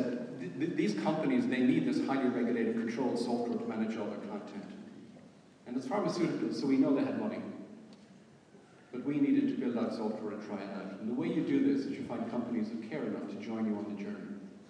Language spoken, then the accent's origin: English; Ireland; And as Irish people, we're acceptable everywhere.